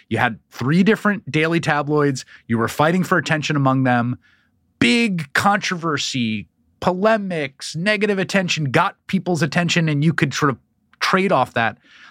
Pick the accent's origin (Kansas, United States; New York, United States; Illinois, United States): New York, United States; New York City; Literally, when I grew up in New York City